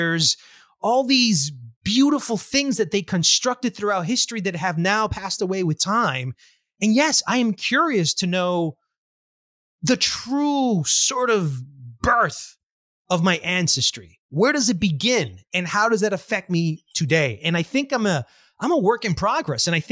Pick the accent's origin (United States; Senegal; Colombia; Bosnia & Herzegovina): Colombia; I'm much more than a Colombian. I'm an American Indian.